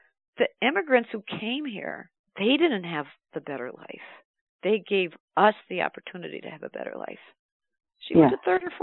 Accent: Dunmore, Pennsylvania, United States; I was raised in Dunmore, a few blocks away from her.

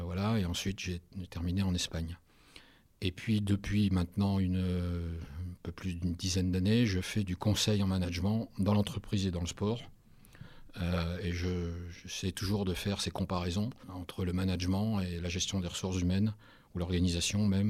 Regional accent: Occitanie, France; Moi je suis originaire de l'Aveyron. J'ai fait mes études à Clermont-Ferrand.

